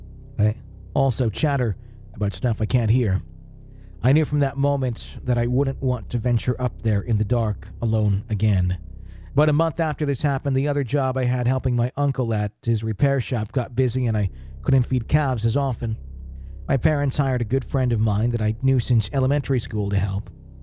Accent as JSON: {"language": "English", "region": "Wisconsin", "country": "United States", "tie": "born or raised there", "said": "I'm just thinking of, you know, growing up in Dairyland, you know, many, many hours. Not me, but I had friends and all that, you know, who'd farm and lots of long hours out there."}